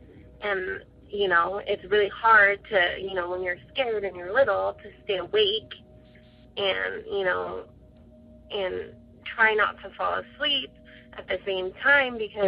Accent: California, United States; I'm from California.

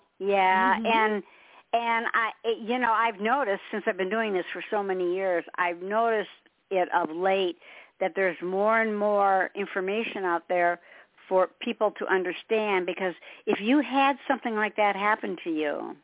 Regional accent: Detroit, Michigan, United States; I'm a girl from Motown. I love music. So I have my headphones on. I was born and raised in Detroit.

